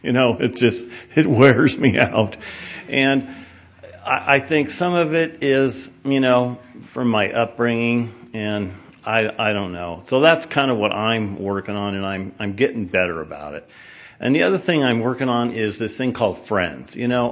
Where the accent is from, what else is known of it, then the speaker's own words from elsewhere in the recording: Portland, Oregon, United States; from Portland, Oregon. We got a great group in Portland.